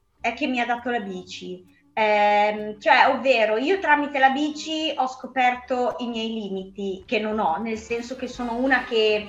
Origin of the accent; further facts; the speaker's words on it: Emilia-Romagna, Italy; e mi stava uscendo voglia, oddio, da romagnolo